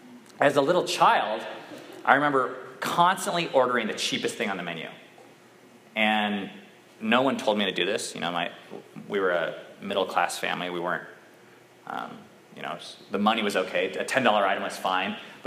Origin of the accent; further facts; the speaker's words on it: Seattle, Washington, United States; But I'm from Seattle. And in Seattle, we have REI.